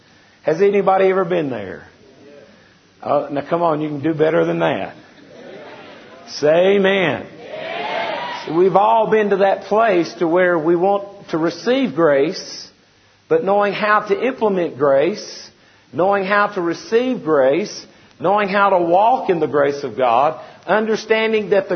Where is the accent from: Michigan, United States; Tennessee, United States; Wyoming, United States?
Tennessee, United States; You know, we're from Tennessee. You know where Tennessee is? Nashville.